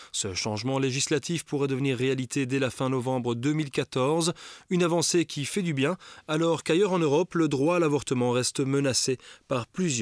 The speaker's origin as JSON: {"language": "French", "country": "Belgium", "said": "Chez nous, en Belgique"}